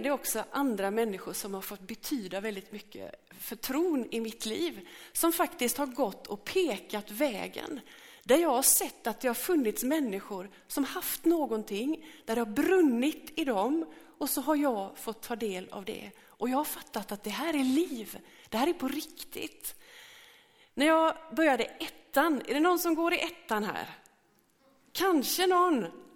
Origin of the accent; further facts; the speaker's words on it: Gråbo, Västra Götaland County, Sweden; Jag är uppväxt i Gråbo och har blivit medlem i den missionskyrka då, som det hette.